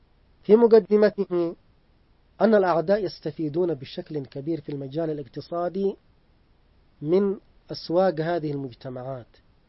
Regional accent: Yemen; مثل ما حدث عندنا في اليمن وحدث في بلدان كثيرة

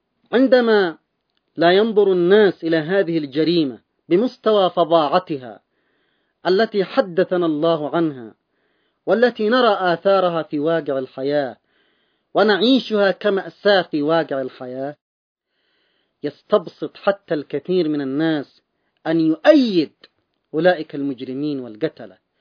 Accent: Yemen; بلدنا اليمن

